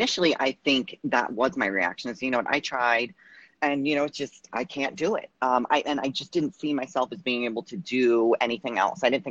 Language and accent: English; New Jersey, United States; I grew up in South Jersey, played sports my whole life